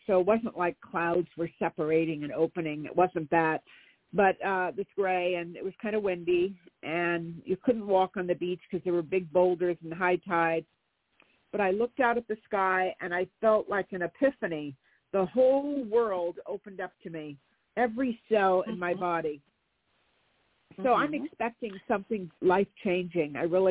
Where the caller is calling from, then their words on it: California, United States; I'm in California.